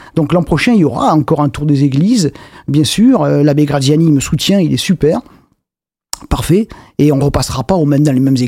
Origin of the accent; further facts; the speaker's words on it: Belvès, Nouvelle-Aquitaine, France; Je suis de Belvès, j'aime beaucoup mon village, je fais beaucoup de choses à Belvès.